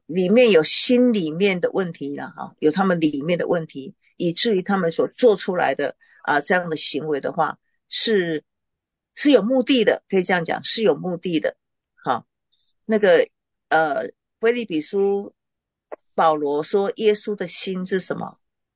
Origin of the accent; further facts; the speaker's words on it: Taiwan; 我们在我们这里讲，我台湾人讲酵里面讲教哈